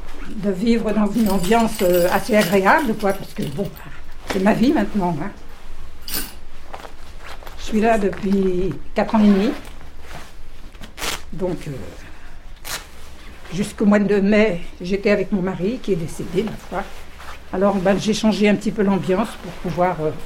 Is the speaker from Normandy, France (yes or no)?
no; Gennevilliers, Île-de-France, France; Je le connaissais avant parce que je suis toujours de Gennevilliers.